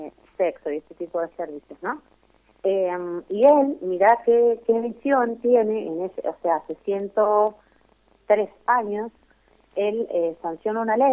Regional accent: San Martín, Buenos Aires Province, Argentina; yo soy de San Martín, hace muchos años que vivo acá en Boicruz, pero vengo del este, ¿no?

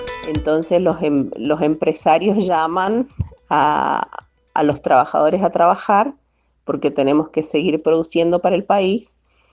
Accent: Mendoza, Argentina; now in Brazil; nosotros somos asentados de la Reforma Agraria. Yo soy originaria de Mendoza y hace 10 años que vivo en el sur de Brasil, en un asentamiento. Así que vivimos en la zona rural, en la región metropolitana de Porto Alegre.

